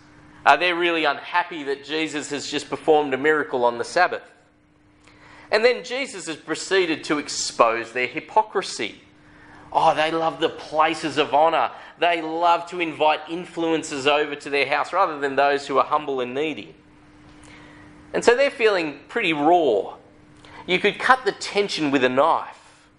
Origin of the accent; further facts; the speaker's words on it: Sydney, New South Wales, Australia; I grew up in Sydney, and I'm actually a Sydney Swans fan.